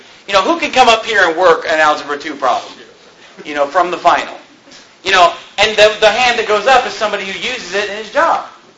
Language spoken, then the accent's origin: English; California, United States; Because I was raised in California.